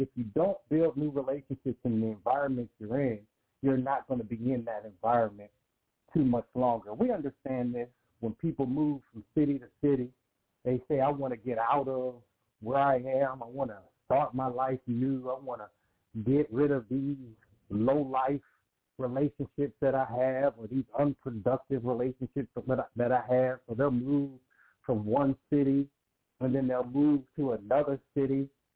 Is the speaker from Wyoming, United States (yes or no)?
no; Pittsburgh, Pennsylvania, United States; I'm from Pittsburgh, Pennsylvania as well. And so I went to a college that's local to the city in which I was born and reared in.